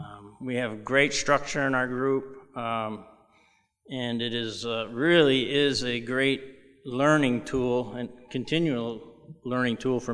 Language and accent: English; Detroit, Michigan, United States; born there; I was born in Detroit, Michigan. To loving parents. I had four brothers.